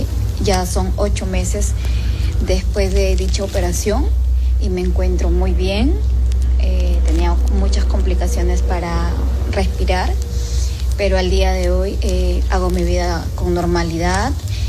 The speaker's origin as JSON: {"language": "Spanish", "country": "Peru", "said": "soy de Perú."}